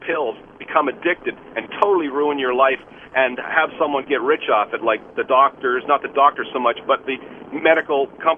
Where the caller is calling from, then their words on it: Saint John, New Brunswick, Canada; Yeah, good morning. I'm calling from St. John.